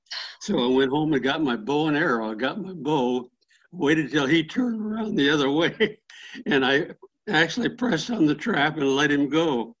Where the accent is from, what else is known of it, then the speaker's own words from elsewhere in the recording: Bascom, Ohio, United States; I grew up in outside of a little town near Tiffin, Ohio, Bascom, Ohio. Nobody ever heard of it. I was born in a farmhouse there.